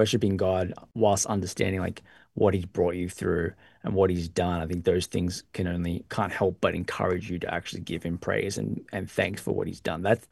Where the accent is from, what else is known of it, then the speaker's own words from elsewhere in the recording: Australia; now in United States; Hillsong, which is the church I was part of for my whole life. So there's a lot of like unsettling. I moved from Australia to the US.